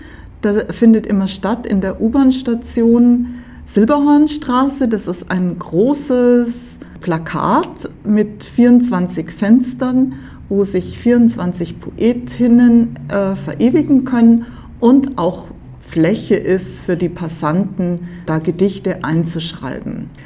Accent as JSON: {"language": "German", "town": "Munich", "region": "Bavaria", "country": "Germany", "said": "ich bin eine Münchnerin und besonders Giesingerin"}